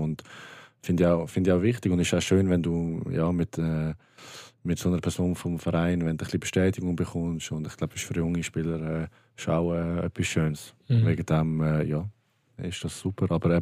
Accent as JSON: {"language": "German", "town": "Basel", "region": "Basel-Stadt", "country": "Switzerland", "said": "Es ist eigentlich wirklich schön, jetzt nicht nur für mich als Basler, aber doch auch für mich als Basler."}